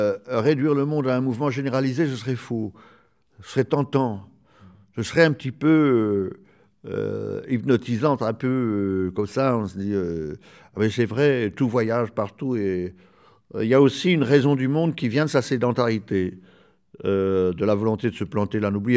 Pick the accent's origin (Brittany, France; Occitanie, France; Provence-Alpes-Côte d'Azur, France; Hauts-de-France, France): Hauts-de-France, France; Je suis du Nord